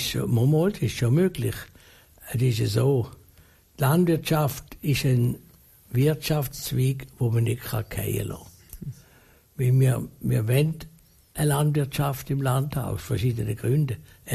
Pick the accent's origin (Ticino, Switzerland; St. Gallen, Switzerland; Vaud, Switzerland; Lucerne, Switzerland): Vaud, Switzerland; born there; als ich geboren habe im Wattland